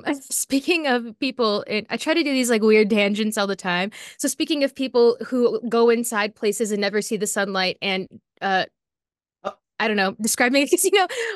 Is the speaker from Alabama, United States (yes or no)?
no; Las Vegas, Nevada, United States; I'm from Vegas, so all we got is casinos.